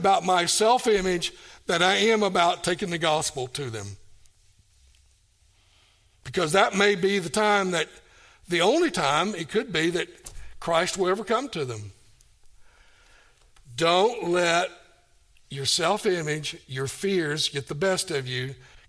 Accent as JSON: {"language": "English", "town": "Kingsport", "region": "Tennessee", "country": "United States", "tie": "born or raised there", "said": "And she's in Kingsport, Tennessee, going to church that's my hometown."}